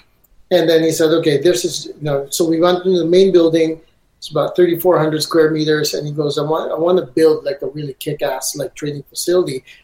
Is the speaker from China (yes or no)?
yes; Beijing, China; We're from Beijing.